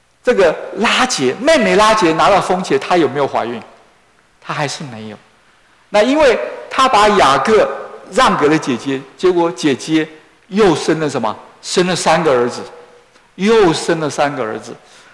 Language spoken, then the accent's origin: Chinese; China; 我也想要用一点点时间跟大家解释神的管教跟我们中国人所说的什么因果报应不一样。